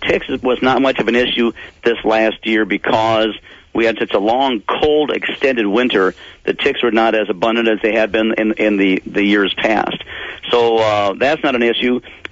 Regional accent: Minnesota, United States; I've been born and raised in Minnesota.

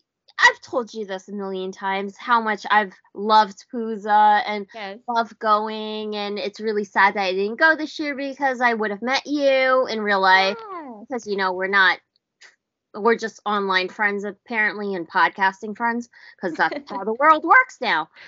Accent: New York, United States; like, I'm from New York, right?

